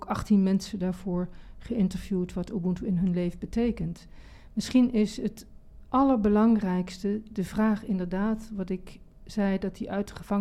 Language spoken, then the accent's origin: Dutch; Netherlands; Nederland is mijn geboorteland. En hier ben ik grootgebracht met alle normen en waarden en gezinnen.